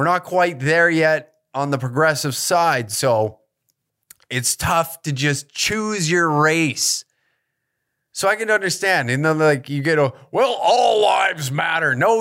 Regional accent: Taber, Alberta, Canada; Growing up in Tabor, there was maybe, when I grew up there, in Tabor, Alberta, the small little fucking metropolis of Tabor

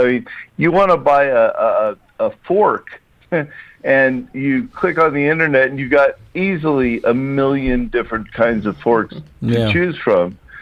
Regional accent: Baton Rouge, Louisiana, United States; born there; I was born in Baton Rouge, so I've got … in my blood.

